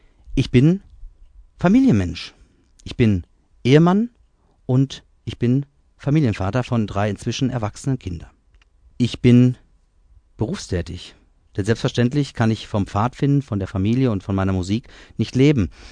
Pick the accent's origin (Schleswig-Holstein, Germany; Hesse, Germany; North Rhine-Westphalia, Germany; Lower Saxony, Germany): North Rhine-Westphalia, Germany; Iserlohn; now in Kalldorf, Germany; Ich bin 48 Jahre jung, gebürtiger Iserlohner, aufgewachsen am Nussberg. Heute lebe und wirke ich in Kalldorf seit nunmehr 20 Jahren.